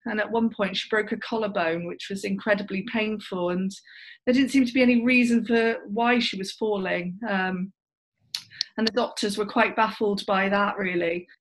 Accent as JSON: {"language": "English", "region": "South West England", "country": "United Kingdom", "said": "So we're from Somerset originally"}